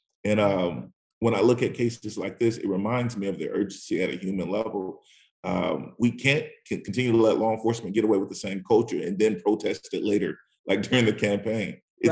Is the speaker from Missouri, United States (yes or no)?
no; California, United States; You all know I'm from California originally.